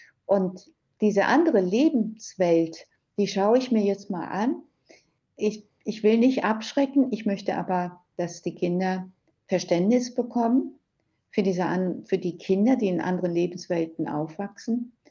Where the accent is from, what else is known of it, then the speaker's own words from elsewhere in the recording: Germany; Also ich bin in Deutschland ja groß geworden.